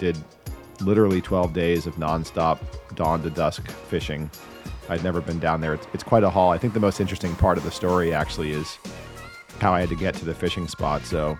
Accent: Miami, Florida, United States; I always fished. I grew up fishing. I grew up in Miami, Florida.

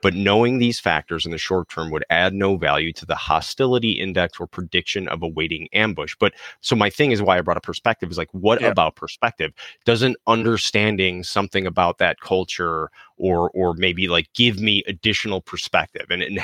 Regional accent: Chicago, Illinois, United States; So I grew up in Chicago. I was used to Dunkin'. Well, there's no Dunkin' out by me here on the West Coast, or there's very few.

